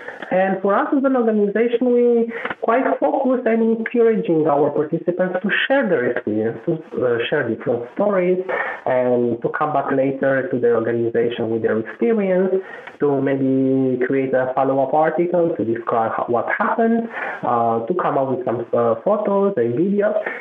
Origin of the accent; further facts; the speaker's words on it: Romania; For example, I'm coming from Romania.